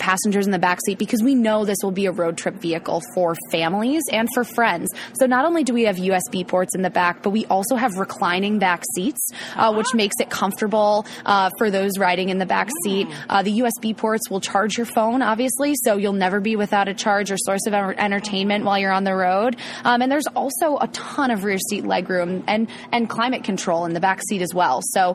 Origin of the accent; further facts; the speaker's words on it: New York, United States; I'm from New York originally, and this is my first time in town